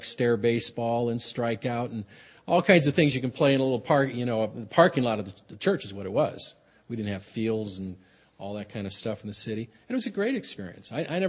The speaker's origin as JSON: {"language": "English", "town": "San Francisco", "region": "California", "country": "United States", "tie": "born or raised there", "said": "I was taught this as a young Catholic growing up in San Francisco at St. Monica's Grammar School."}